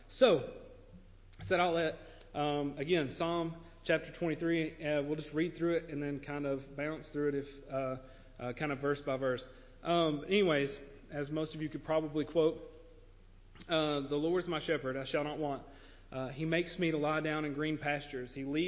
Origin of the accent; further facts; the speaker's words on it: Tennessee, United States; I moved here from East Tennessee, but I was raised in a house that wasn't religious